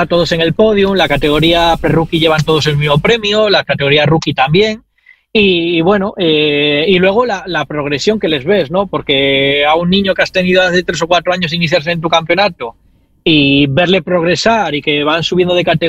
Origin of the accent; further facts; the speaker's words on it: Torrelavega, Cantabria, Spain; Sí, yo soy de Torrelavega